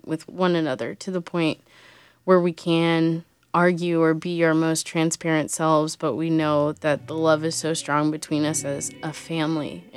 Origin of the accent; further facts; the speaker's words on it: Florida, United States; now in Charlotte, United States; Claudio and I have been here almost 19 years now. We grew up in Florida, lived in Venezuela very briefly, and then came here.